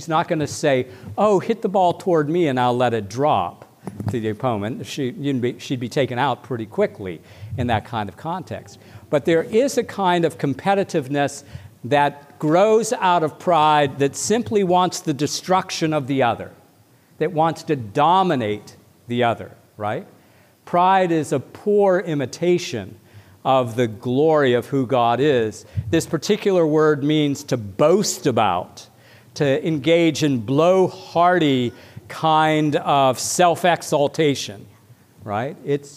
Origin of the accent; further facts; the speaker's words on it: Beaver Falls, Pennsylvania, United States; But here I am, I'm from Beaver Falls. You know, I have my own kind of style of walking and talking. And so I'm walking about like a Beaver Falls guy.